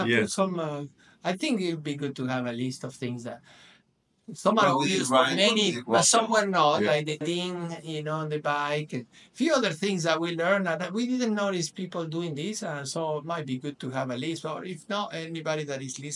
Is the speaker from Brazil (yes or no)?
no; Uruguay; English is a second language; I said, no, I'm from Uruguay.